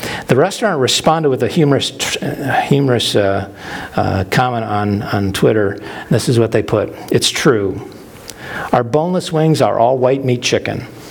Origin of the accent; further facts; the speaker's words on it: Buffalo, New York, United States; One thing my hometown of Buffalo, New York is known for is chicken wings.